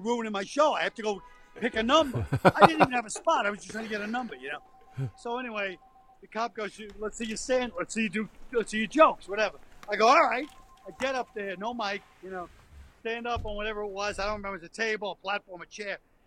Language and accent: English; Brooklyn, New York, United States; I know a lot of people think, hey, I'm from Brooklyn. You know, this guy's from Brooklyn.